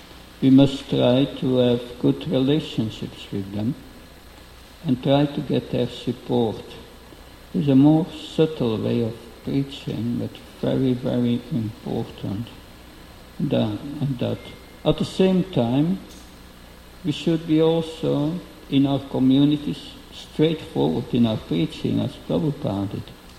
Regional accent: Belgium; English is a second language; because I'm from Belgium

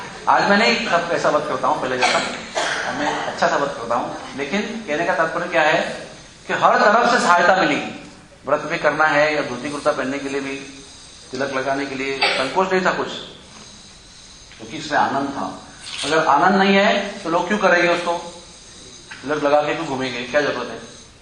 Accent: South India, India; मैं तो south Indian हूं

